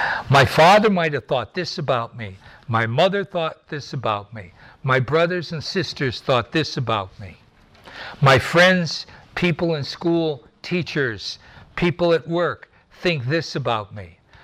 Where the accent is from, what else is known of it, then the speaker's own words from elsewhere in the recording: Wilkes-Barre, Pennsylvania, United States; born there; When I was born on June the 13th, 1928, that's 83 years ago, in Wilkes-Barre, Pennsylvania, my mother and father, I was their firstborn.